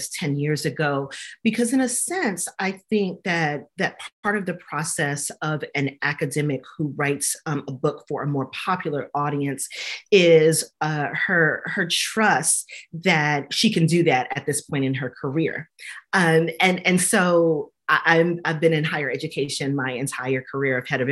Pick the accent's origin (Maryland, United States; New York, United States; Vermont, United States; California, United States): New York, United States; Brooklyn; Like I said, a Black woman, little Black girl growing up in Holiness Pentecostal Church in Brooklyn, New York.